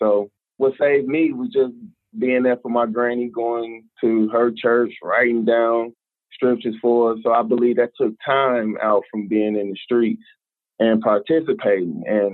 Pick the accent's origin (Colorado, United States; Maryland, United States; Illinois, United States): Illinois, United States; Chicago; Oh, I grew up in the South Side of Chicago, pretty much in a poverty area. I grew up in an Ida B. Wells home project, then I further moved to like 61st and like Cottage Grove, which is considered the Woodlawn area.